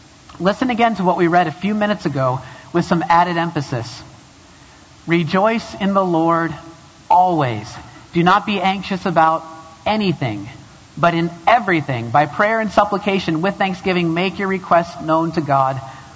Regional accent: Massachusetts, United States; I was born in Massachusetts. I was raised for half of my life at least in Massachusetts. I mean, it's who I am.

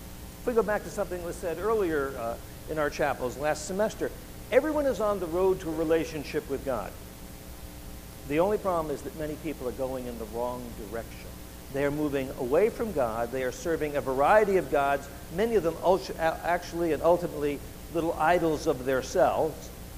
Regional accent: New York, United States; I can still remember growing up in New York, flamingo, golden orange juice.

